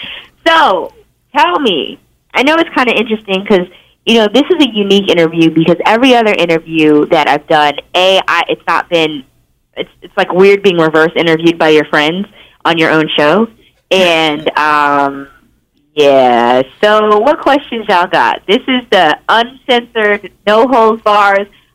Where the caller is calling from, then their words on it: Los Angeles, California, United States; time yet again, and I am calling in from Los Angeles.